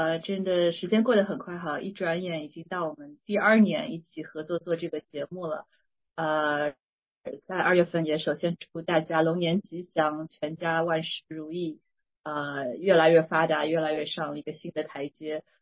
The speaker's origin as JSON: {"language": "Chinese", "town": "Suzhou", "region": "Jiangsu", "country": "China", "tie": "born or raised there", "also_born_or_lived": "Shanghai / New York", "moved": "as an adult", "lives_now": "Seattle, United States", "said": "我是中国大陆的苏州人，上有天堂下有苏杭，是我的家乡。在苏州出生长大，上完中学高中毕业吧，然后来到上海读的本科。然后来之后来到美国"}